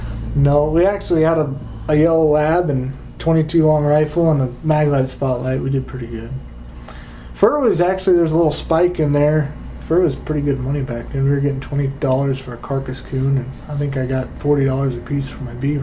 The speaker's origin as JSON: {"language": "English", "town": "Wahoo", "region": "Nebraska", "country": "United States", "tie": "born or raised there", "said": "I grew up there, yeah. That's where I grew up in Wahoo."}